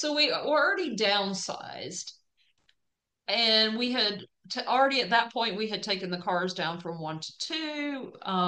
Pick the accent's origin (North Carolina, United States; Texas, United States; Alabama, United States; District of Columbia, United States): North Carolina, United States; Wilmington; also born or lived in Colorado; I had to be back close to the ocean because I grew up in the Wilmington area of North Carolina and Colorado, not having any ocean.